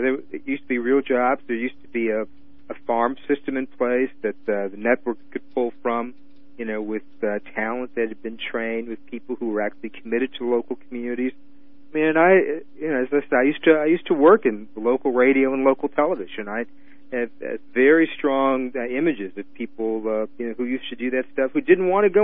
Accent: Detroit, Michigan, United States; I'm from Detroit, and without, frankly, a black owned radio operation or a couple black owned radio operations in Detroit, which is really quite unique, Motown would not have had much of a chance.

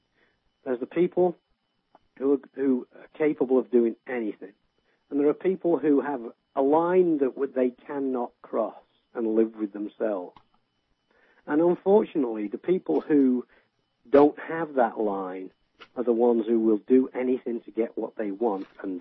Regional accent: England, United Kingdom; as you obviously can tell from my accent, where I grew up. I grew up in England, and in the 70s

